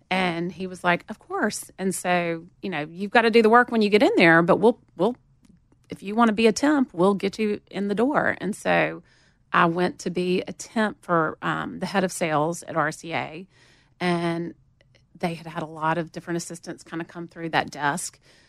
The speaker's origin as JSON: {"language": "English", "town": "Montgomery", "region": "Alabama", "country": "United States", "tie": "born or raised there", "said": "I grew up in Montgomery, but my family's from Nashville. My mother grew up in Nashville."}